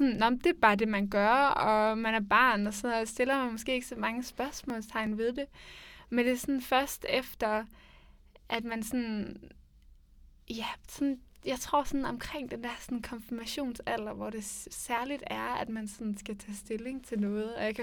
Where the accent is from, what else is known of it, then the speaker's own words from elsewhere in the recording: Fredericia, Region of Southern Denmark, Denmark; Jo, det kan du tro. Jeg kommer fra Fredericia af.